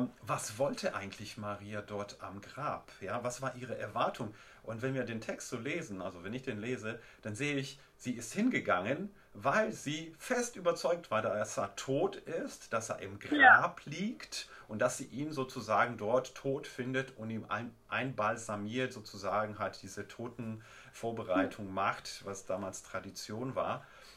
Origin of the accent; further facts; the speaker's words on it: Poland; born there; Also ich bin ja in Polen geboren.